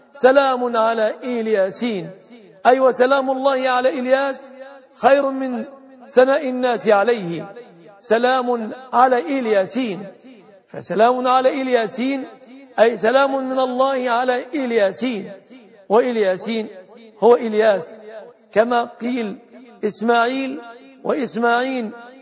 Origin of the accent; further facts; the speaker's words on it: Egypt; أن يحفظ بلادنا مصر